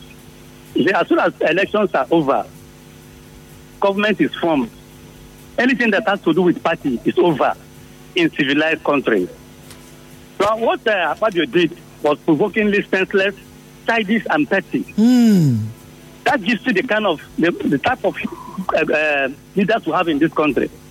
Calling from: Port Harcourt, Rivers, Nigeria; I'm speaking from Port Harcourt, through Ripikon, precisely.

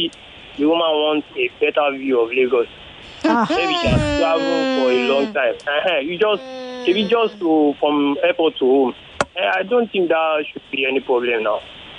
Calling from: United States; Good morning, Diesel. I live from the United States.

